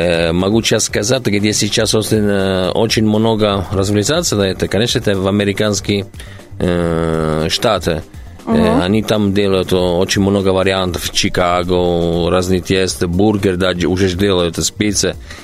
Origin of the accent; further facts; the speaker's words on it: Rome, Lazio, Italy; Russian is a second language; now in Russia; потому что я из Рима.